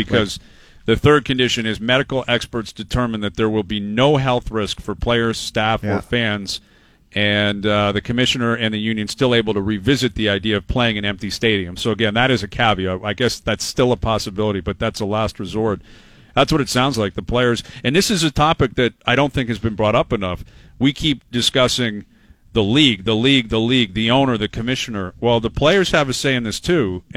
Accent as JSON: {"language": "English", "country": "Canada", "said": "as a Canadian."}